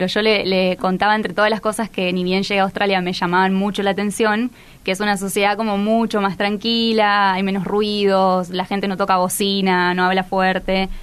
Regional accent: Santa Fe, Argentina; Nosotras somos del norte de Santa Fe.

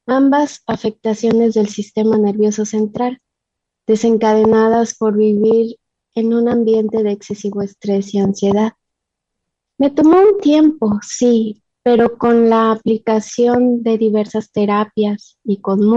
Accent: Mexico; Soy mexicana, madre de Cassandra, una maravillosa niña de 16 años

